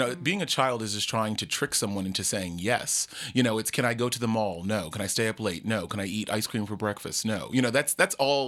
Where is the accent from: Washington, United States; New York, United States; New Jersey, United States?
New Jersey, United States; Hackensack; I grew up in Hackensack, New Jersey. So, you know, nearby.